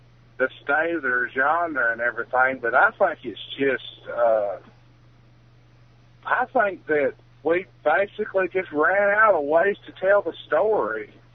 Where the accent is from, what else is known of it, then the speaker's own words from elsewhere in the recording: Georgia, United States; No, I ain't from Kentucky. I'm from Georgia.